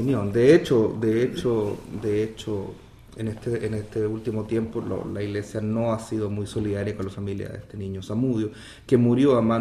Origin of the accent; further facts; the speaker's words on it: Chile; now in United States; Bueno, yo soy chileno, vivo en Estados Unidos hace algo más de 2 años.